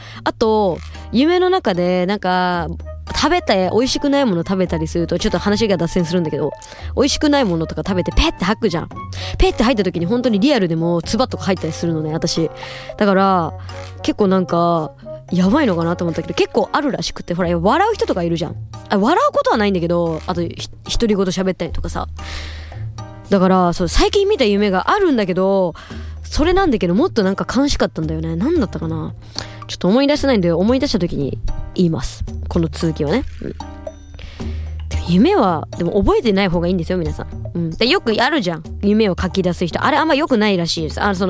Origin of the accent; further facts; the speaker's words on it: Kansai, Japan; 私一応関西人なんで、おそば逆に苦手なんですよね